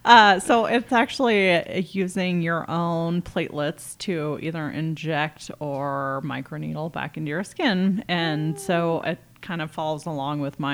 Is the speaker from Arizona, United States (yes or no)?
yes; Prescott, Arizona, United States; also born or lived in Flagstaff; So born and raised in Prescott, graduated from Prescott High School.